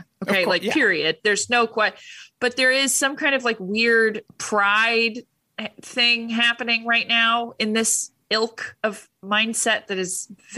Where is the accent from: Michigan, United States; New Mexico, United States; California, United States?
California, United States; Huntington Beach; Which I can relate to because I was raised in Huntington Beach. Everybody in Huntington Beach is like that.